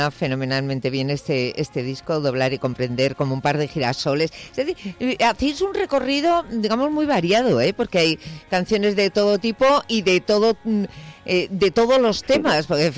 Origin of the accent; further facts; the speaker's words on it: Basque Country, Spain; tú y yo que somos vascos